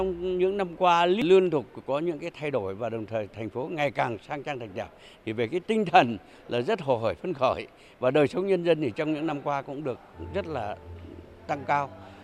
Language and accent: Vietnamese; Thai Nguyen, Vietnam; xây dựng thành phố Thái Nguyên ngày càng giàu đẹp. Đó là quê hương mình.